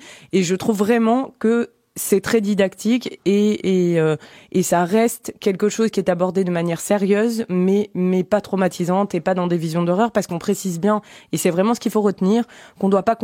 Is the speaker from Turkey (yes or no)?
no; Bordeaux, Nouvelle-Aquitaine, France; donc je suis bordelaise pour ceux qui ne le savent pas